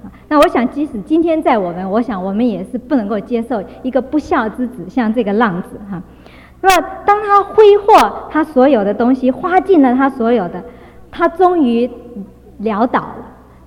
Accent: China; 我们中国人的背景可能也很类似哈

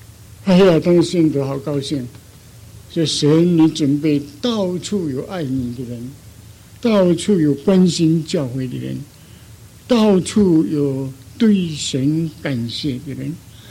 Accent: Fujian, China; 我是福建人

